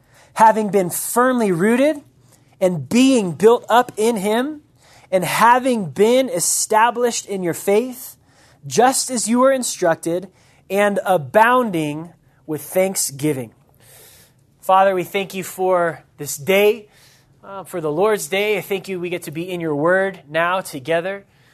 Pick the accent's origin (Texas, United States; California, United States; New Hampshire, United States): California, United States; Carpinteria; I'm from Carpinteria. Had any of you guys ever heard that word before?